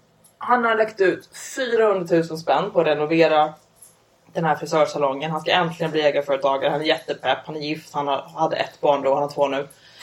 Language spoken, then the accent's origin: Swedish; Upplands Väsby, Stockholm County, Sweden; jag kommer från Upplands Väsby. Det är typ... motsvarigheten fast norrort. Att vi är typ finnar istället för syrianer.